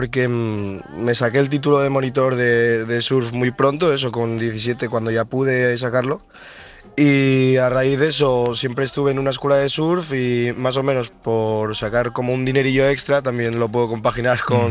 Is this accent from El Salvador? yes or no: no; Gijón, Asturias, Spain; soy de Gijón, no de Ribadesella